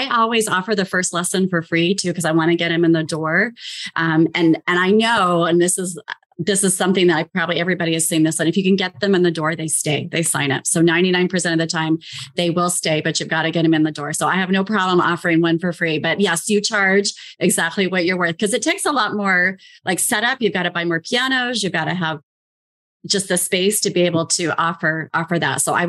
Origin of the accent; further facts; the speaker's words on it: Las Vegas, Nevada, United States; I'm from Las Vegas.